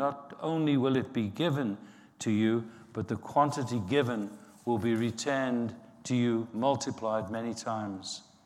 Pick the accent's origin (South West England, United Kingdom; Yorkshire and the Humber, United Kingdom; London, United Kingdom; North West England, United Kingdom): North West England, United Kingdom; Liverpool; Growing up in Liverpool, that's the last thing you wanted to look like. You never wanted to look meek. You wouldn't survive.